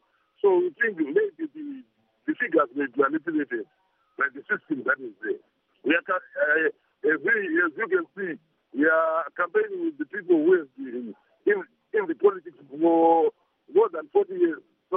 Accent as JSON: {"language": "English", "town": "Dzivarasekwa", "region": "Harare", "country": "Zimbabwe", "tie": "born or raised there", "said": "I was born and bred in Tsibarasekwa."}